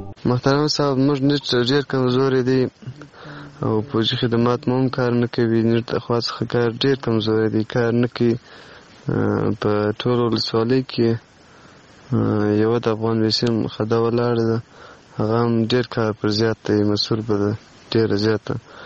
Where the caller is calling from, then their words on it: Kandahar, Afghanistan; also born or lived in Pakistan; کندهار نه مې تماس نیولی دی. مونږ تازه کړي د پاکستان نه راغلی دی، په کندهار کې یو.